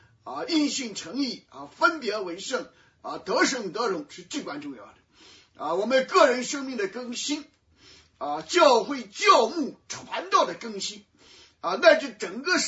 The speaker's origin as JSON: {"language": "Chinese", "country": "China", "said": "那其实我们中国人信主啊啊，我们就是有病乱投医啊"}